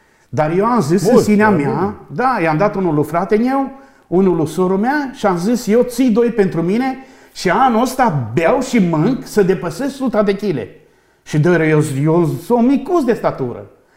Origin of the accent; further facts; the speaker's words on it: Lupu, Alba County, Romania; Eu nu sunt medeșan, eu sunt din Blaj, din Lupu, de fapt. Dar stau pentru o perioadă de timp că m-am căsătorit la Medeș.